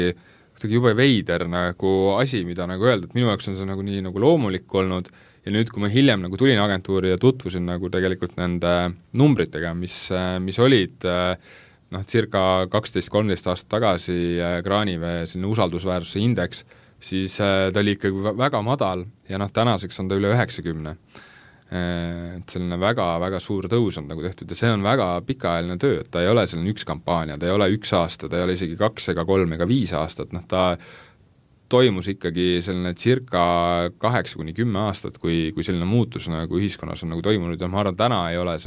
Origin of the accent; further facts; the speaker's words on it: Lääne-Viru County, Estonia; ma ise olen nagu Lääne-Virumalt tegelikult pärit